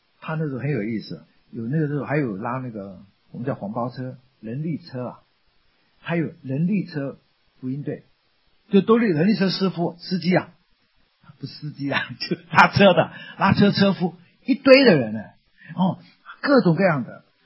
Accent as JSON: {"language": "Chinese", "country": "Taiwan", "tie": "born there", "said": "当我还没出生呢，我在台湾出生的"}